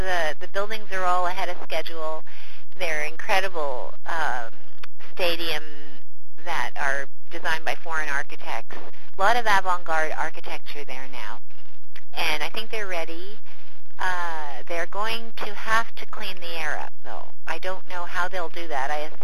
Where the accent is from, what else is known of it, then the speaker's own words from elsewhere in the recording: Canada; And I think also that I'm Canadian, and I think that Canadians do apologize more readily than other nationalities.